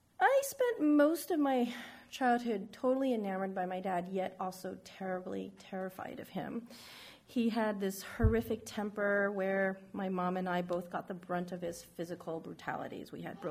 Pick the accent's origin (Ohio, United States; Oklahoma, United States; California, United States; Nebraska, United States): California, United States; San Francisco; born there; I was born in San Francisco in 1972 to two Chinese immigrants who came to this country with $5 in their pockets, speaking two different Chinese dialect